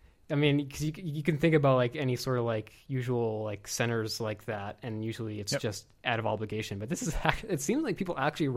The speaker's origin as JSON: {"language": "English", "town": "Baltimore", "region": "Maryland", "country": "United States", "lives_now": "Atlanta, United States", "said": "I'm from Baltimore."}